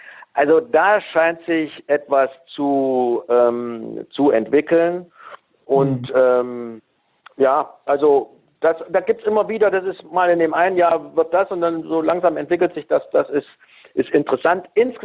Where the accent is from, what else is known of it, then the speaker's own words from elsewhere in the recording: Thuringia, Germany; Stimmt, ich bin Thüringer.